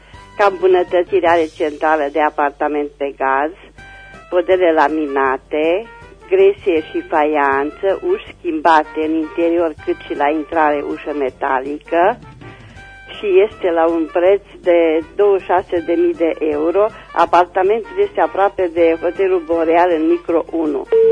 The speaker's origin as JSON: {"language": "Romanian", "town": "Reșița", "region": "Caraș-Severin", "country": "Romania", "said": "sunt din Reșița"}